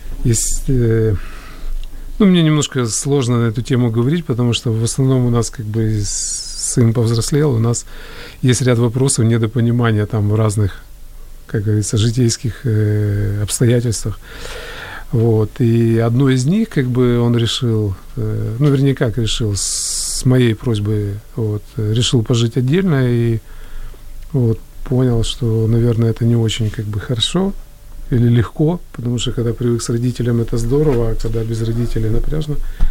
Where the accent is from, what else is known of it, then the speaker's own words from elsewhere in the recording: Kyiv, Ukraine; и как бы я родился, вырос как бы в Киеве.